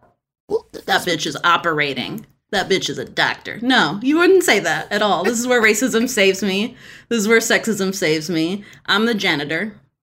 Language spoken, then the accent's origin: English; Houston, Texas, United States; I'm Iranian, I'm a child of immigrants. I grew up outside of Houston in an all-white community.